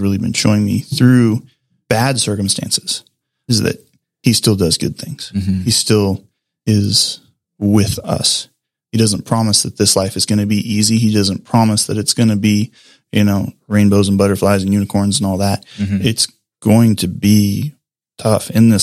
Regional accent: Eugene, Oregon, United States; I grew up outside Eugene.

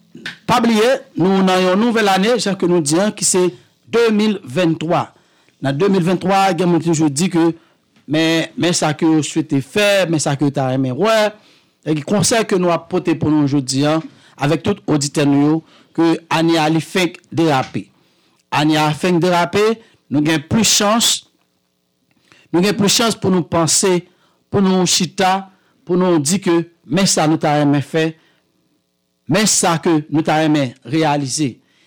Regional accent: Haiti; moved away; nous y est en tant que haïtien qui a vivre en dehors pays

